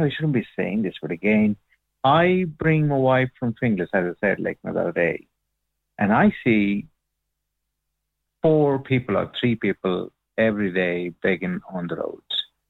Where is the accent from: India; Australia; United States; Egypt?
India; English is a second language; now in Ireland; You see, like, you know, even, you know, I'm coming from India. Rich is richer, and poor is getting poorer.